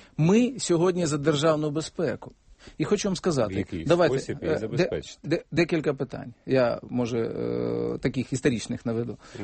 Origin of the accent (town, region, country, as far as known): Crimea, Ukraine; born or raised there; first language Mordvin; Ukrainian is a second language